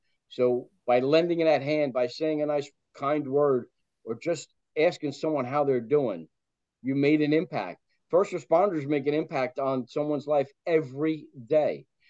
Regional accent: New Jersey, United States; So, you know what? I'm from New Jersey. We all got it.

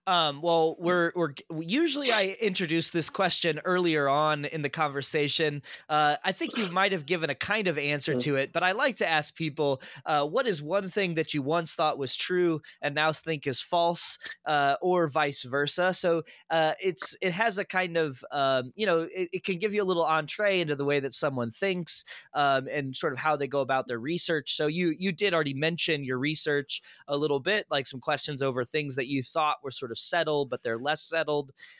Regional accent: St. Louis, Missouri, United States; Like, I grew up in St. Louis. I know what the Cardinals mean to the city

